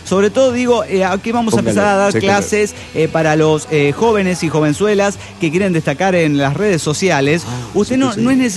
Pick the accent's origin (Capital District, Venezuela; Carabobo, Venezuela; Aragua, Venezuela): Aragua, Venezuela; Turmero; de Turmero, Venezuela.